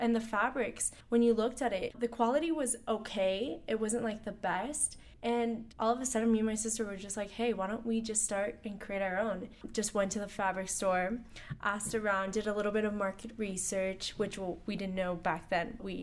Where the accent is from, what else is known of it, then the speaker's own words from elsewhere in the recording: San Francisco, California, United States; I'm originally from San Francisco.